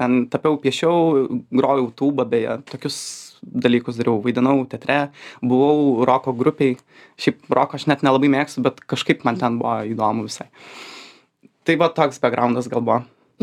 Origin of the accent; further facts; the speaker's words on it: Alytus, Alytus County, Lithuania; Tai aš užaugau Alytui. Visiškai prastam Alytaus rajone, bute.